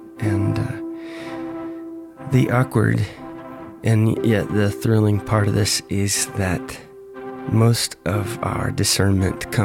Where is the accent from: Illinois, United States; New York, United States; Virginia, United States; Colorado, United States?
Illinois, United States; both again at the farm where I grew up in Illinois